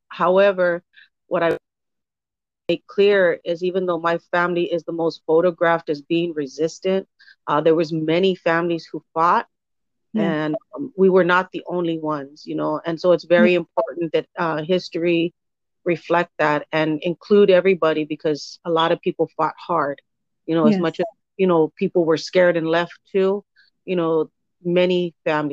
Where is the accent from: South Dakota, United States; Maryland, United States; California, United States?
California, United States; Los Angeles; I grew up in Echo Park